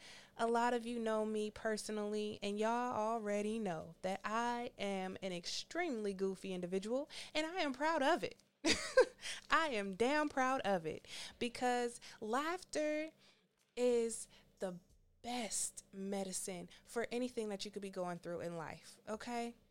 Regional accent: Richmond, California, United States; I was born and raised in Richmond, California, Rich City, and grew up in a community apartment complex called John F. Kennedy Manor on the south side of Richmond.

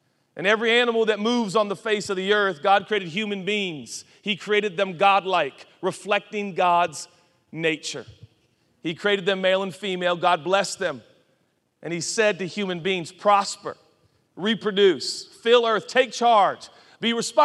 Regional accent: Portland, Oregon, United States; born there; I'll never forget the first time I went to the ocean. I was born in Portland, Oregon.

